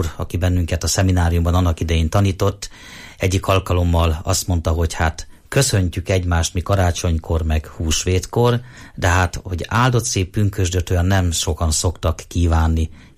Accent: Sárospatak, Borsod-Abaúj-Zemplén, Hungary; born or raised there

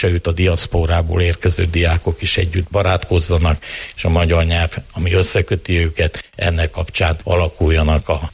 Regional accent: Southern Slovakia, Slovakia; állítom felvidéki magyarként, és állítom úgy, hogy már iskolába jártam

